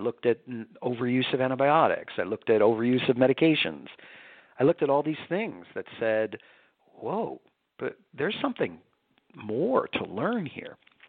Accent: New York, United States; Well, I was born and raised in New York

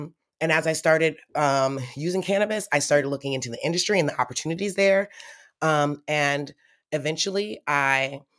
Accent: Detroit, Michigan, United States; I grew up in Detroit in the 80s.

